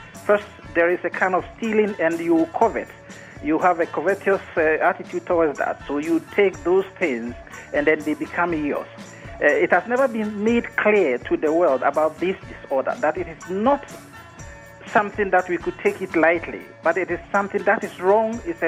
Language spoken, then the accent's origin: English; Ghana; also born or lived in England; now in Sweden; I live in Sweden. Originally, I come from Ghana, but I've lived in Sweden for about 20 years.